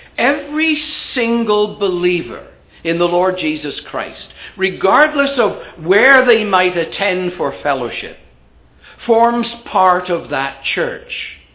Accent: Wales, United Kingdom; When I came out of the military, I went back to my hometown in South Wales

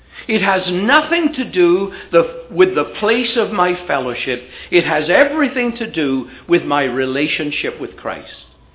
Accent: Wales, United Kingdom; When I came out of the military, I went back to my hometown in South Wales

